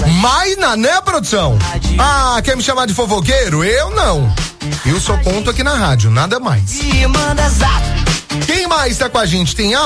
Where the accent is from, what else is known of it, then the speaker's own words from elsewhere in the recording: Itajubá, Minas Gerais, Brazil; sou de Itajubá